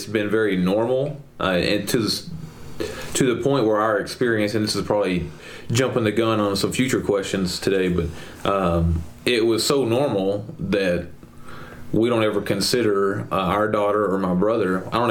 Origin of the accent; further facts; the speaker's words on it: Mount Pleasant, Texas, United States; but I grew up in Mount Pleasant, Texas.